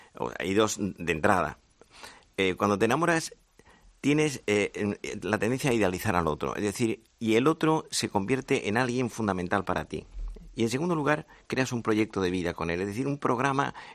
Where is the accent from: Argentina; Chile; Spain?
Spain; Andalusia; now in Madrid, Spain; yo soy andaluz, pero llevo media vida en Madrid.